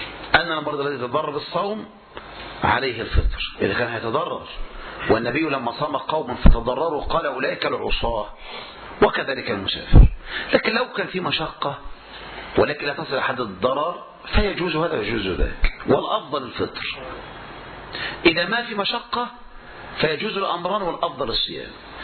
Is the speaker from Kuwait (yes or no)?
no; Egypt; بل عندنا في مصر يقولون مثال، يقولون إيش مثل